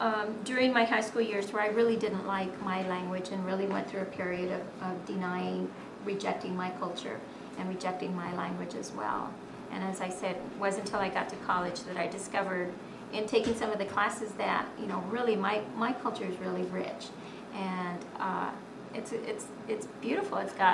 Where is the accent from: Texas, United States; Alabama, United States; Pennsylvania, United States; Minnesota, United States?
Texas, United States; born there; I was born in Texas, and grew up born into a very large family of 12